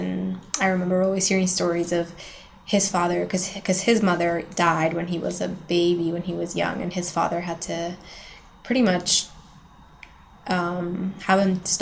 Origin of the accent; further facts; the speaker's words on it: Quito, Pichincha, Ecuador; born there; English is a second language; I was born in Quito, in Ecuador, and my date of birth is August 26, 1987.